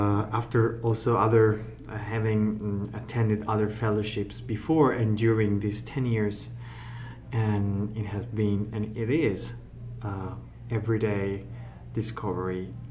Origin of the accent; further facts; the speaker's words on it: Italy; from Italy.